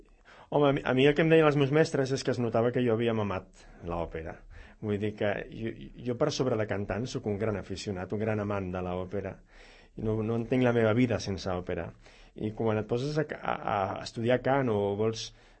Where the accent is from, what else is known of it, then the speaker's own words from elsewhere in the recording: Sarrià, Catalonia, Spain; now in Sant Cugat, Spain; jo sóc de Sarrià, sóc sarrianenc per sempre, ara em sento santcugatenc també, ara que visc aquí